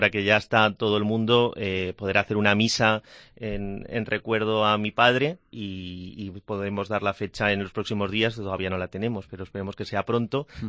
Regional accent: Miami, Florida, United States; born there; Nací en Miami.

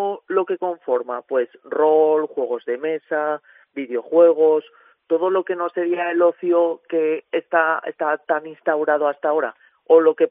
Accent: Huesca, Aragon, Spain; also born or lived in Zaragoza; yo vengo a Huesca. Yo soy de Huesca.

